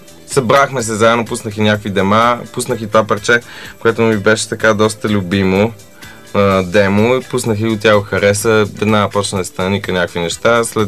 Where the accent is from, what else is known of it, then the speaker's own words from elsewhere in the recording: Sofia, Sofia City, Bulgaria; На 27 години съм от София, Обеля 2.